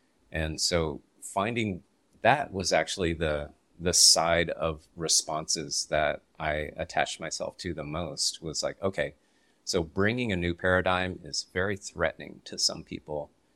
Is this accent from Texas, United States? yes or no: yes; Texas, United States; I'm from Texas, but I didn't really get my specialty coffee career started in Olympia, Washington.